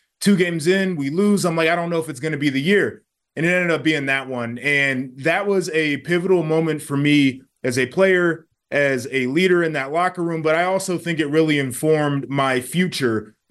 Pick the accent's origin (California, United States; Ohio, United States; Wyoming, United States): Ohio, United States; Columbus; also born or lived in Nashville; I grew up outside of Columbus. So I was originally born in Nashville, Tennessee, and my dad's profession had us move around to a bunch of places.